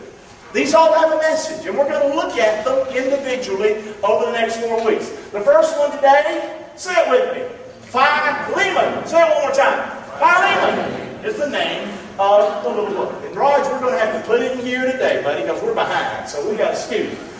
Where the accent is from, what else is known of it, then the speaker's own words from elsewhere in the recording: Rockingham, North Carolina, United States; I'm from Rockingham, North Carolina, home of great racing.